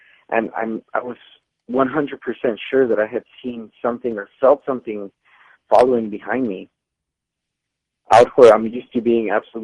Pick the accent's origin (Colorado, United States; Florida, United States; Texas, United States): Texas, United States; Mission; I'm from South Texas. When I say South Texas, I mean about 5 minutes from the Mexican border.